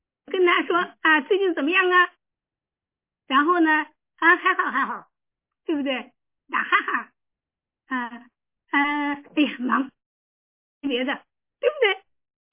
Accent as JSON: {"language": "Chinese", "country": "China", "said": "我们是中国人没感觉呀。你要把自己当成以色列人啊"}